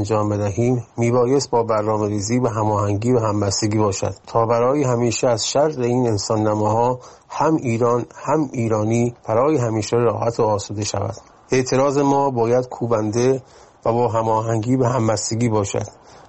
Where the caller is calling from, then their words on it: England, United Kingdom; از انگلستان. من هم همانند عزیزان هموطنم قلبم برای ایران میتپد